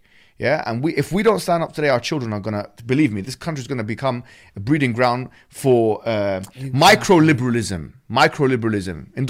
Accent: United Kingdom; born there; We're British. Yes. I mean, I was born in this country.

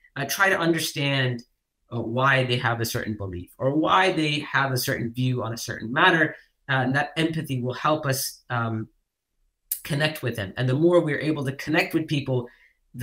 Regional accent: United States; American culture, being an American myself, I can say this, American culture is exported, right?

